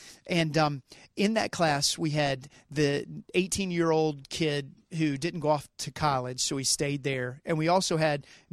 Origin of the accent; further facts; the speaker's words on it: the South, United States; I came from the South. My dad's a Baptist preacher.